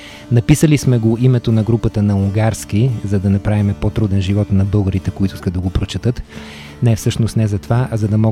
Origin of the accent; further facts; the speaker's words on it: Moscow, Russia; Ние си говорим по-руски, защото той е от Москва и аз съм от Москва отчасти.